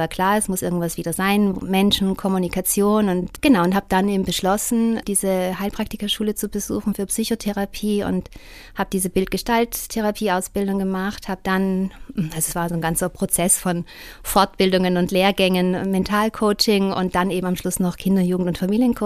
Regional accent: Welschnofen, Trentino-Alto Adige, Italy; der aus meinem Heimatdorf Welschnofen kommt. Also es ist ganz lustig, dass da auch so eine Südtirol-Kombo ist

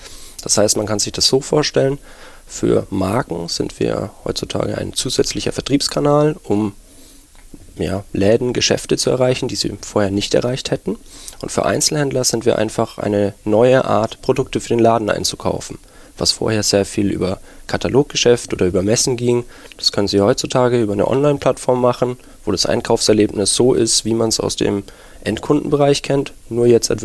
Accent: Nuremberg, Bavaria, Germany; now in Berlin, Germany; ja, ich bin Nürnberger, und ja, aber Berlin, die Hauptstadt, hatte man großen Reiz ausgemacht für mich, und deswegen wollte ich hier wohnen.

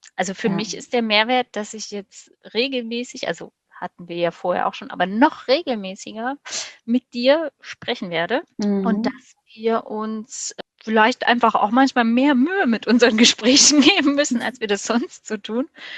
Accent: Saxony-Anhalt, Germany; born there

